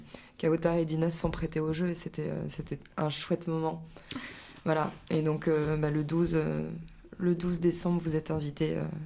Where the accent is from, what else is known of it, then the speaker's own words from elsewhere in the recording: Paris, Île-de-France, France; qu'est-ce qu'on va bien pouvoir dire d'intéressant en tant que parisienne, quoi?